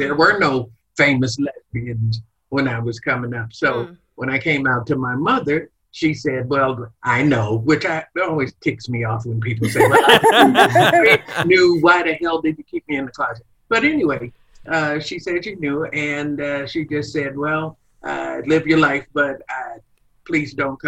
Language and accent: English; Chicago, Illinois, United States; I lived on the South Side, and as a child would take the L all the way from the South Side to the North Side to watch the Cubs.